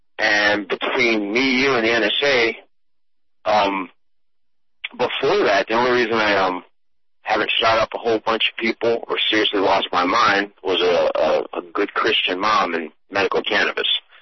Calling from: Florida, United States; And I'm calling you from South Florida, so I got my hip waders on already.

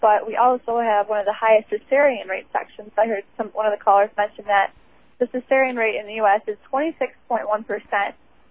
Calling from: Ferndale, Michigan, United States; I'm calling from Ferndale.

